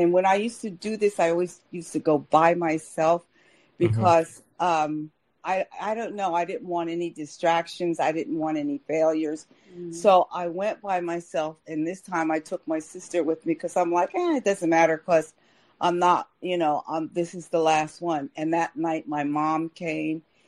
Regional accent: Morristown, New Jersey, United States; And I was being from Marstown, New Jersey, which is a very laid back town. It's sort of like, to tell you the truth, it's sort of like Oxford here. It's just a small town, but it's a little bit, it's closer to New York, so it's a little bit more bougie

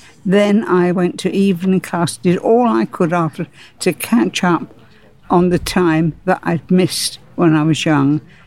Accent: Margate, South East England, United Kingdom; also born or lived in Chelsea; I moved when I was young from Chelsea, where I was born, to Margate.

